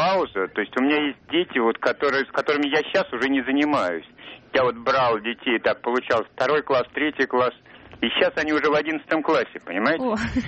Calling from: Moscow, Russia; я из Москвы.

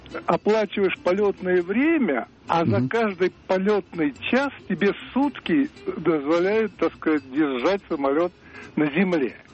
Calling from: Moscow, Russia; also born or lived in Kenya; Я из Москвы, я провел 20 лет в Кении.

